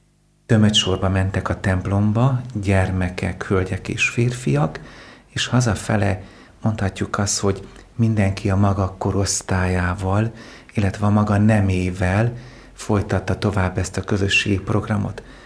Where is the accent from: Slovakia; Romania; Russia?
Romania; Oradea, Bihor; also born or lived in Sălacea; 4 éves koromig az Érmelléken, Érszalacson nevelkedtem. Majd szüleim beköltöztek Nagyváradra